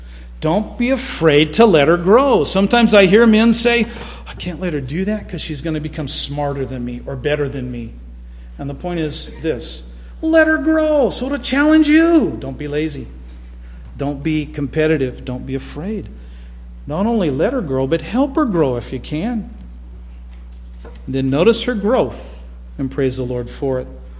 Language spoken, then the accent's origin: English; Arizona, United States; Hey, I'm from Arizona. I know what it's like to hunt in the desert.